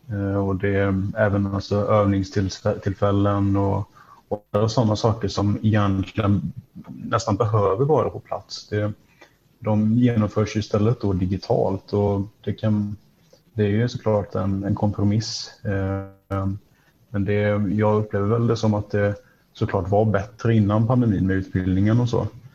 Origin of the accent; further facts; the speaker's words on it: Mölndal, Västra Götaland County, Sweden; Jag är 23 år gammal. Jag kommer från Mölndal där jag bott hela livet.